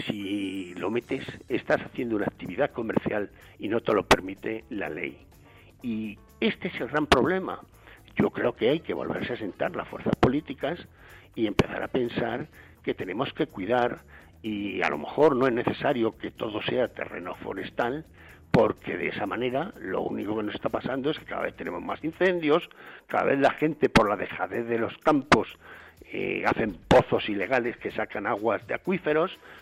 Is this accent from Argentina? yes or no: no; Villaviciosa de Odón, Community of Madrid, Spain; en Villaviciosa de Odón